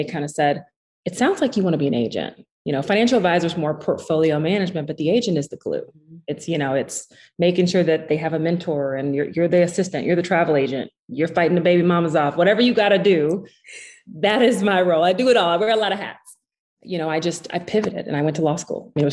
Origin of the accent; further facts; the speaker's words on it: Tulsa, Oklahoma, United States; So I'm originally from Tulsa, Oklahoma, which, hey, you know, it's interesting because before this year, people really didn't know Tulsa